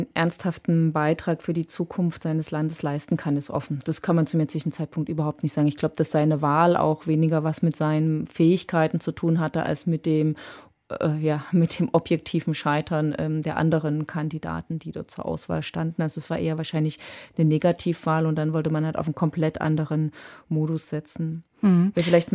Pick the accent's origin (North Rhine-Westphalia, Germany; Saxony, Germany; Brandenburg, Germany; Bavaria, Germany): Saxony, Germany; das sage ich auch als Sächsin und Ostdeutsche